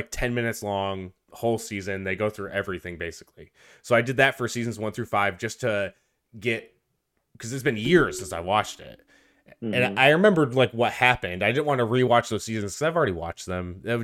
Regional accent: New York, United States; And I'm like, no, I'm from New York.

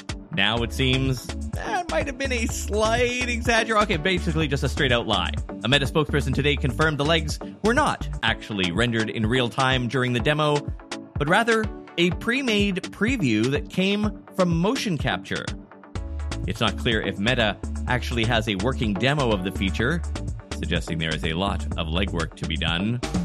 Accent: Canada; Look, I'm from Canada where people voluntarily drink clam juice for brunch, so actually, this doesn't sound so bad.

